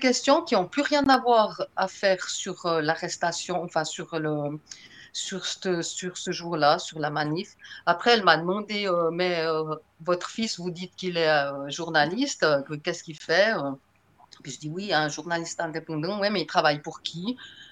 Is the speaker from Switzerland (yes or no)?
yes; Switzerland; Ben, parce que je suis suisse